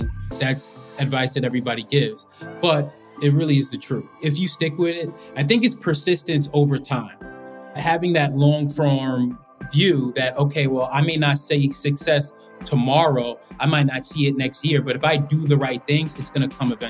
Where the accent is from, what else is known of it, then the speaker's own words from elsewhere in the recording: Long Island, New York, United States; moved away as an adult; I grew up in Long Island, New York. And so I came down to D.C. To attend Howard University.